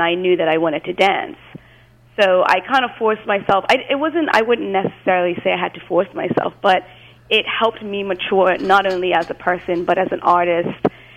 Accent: Bermuda; So I grew up in Bermuda, which is a tiny, tiny little island in the Atlantic Ocean.

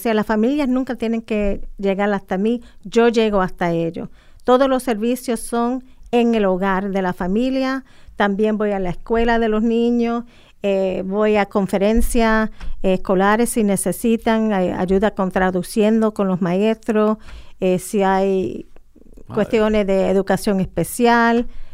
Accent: Bronx, New York, United States; also born or lived in Caguas; Sí, nací y criada en el Bronx.

